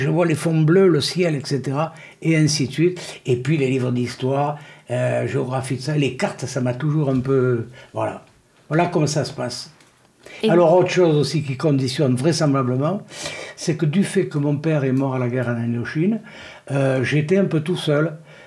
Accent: Tours, Centre-Val de Loire, France; born there; je suis né à Tours, je suis un tourangeau. Et je m'aperçois petit à petit que je viens du centre de la France, puisque Tours étant la région de ma mère, la Touraine, et mon père venait, lui, de Montceau-les-Mines.

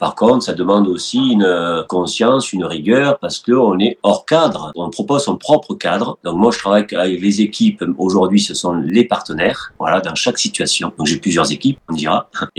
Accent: Occitanie, France; Moi, je suis arrivé en France à 4 ans avec mon frère et ma sœur. Et c'est vrai que j'ai grandi dans le Gard

